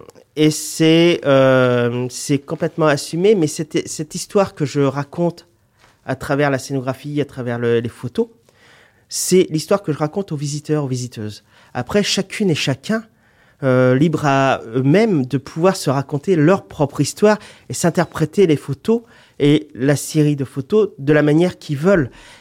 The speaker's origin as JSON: {"language": "French", "region": "Brittany", "country": "France", "said": "je me reconnais en tant que bretonne ou breton"}